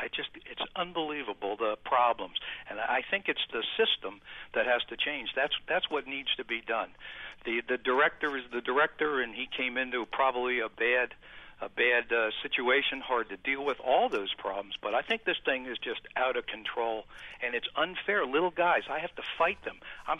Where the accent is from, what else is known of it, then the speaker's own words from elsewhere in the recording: Washington, District of Columbia, United States; I'm from Washington, D.C., mm-hmm.